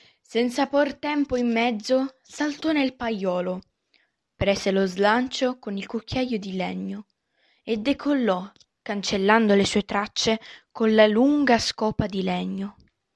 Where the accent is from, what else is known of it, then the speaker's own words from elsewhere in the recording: Catania, Sicily, Italy; sono di Catania e ho 11 anni.